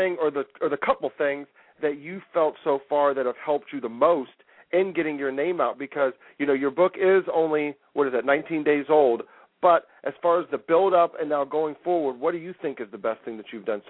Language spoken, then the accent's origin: English; Ohio, United States; I'm originally from Ohio, so I'm with you on that one.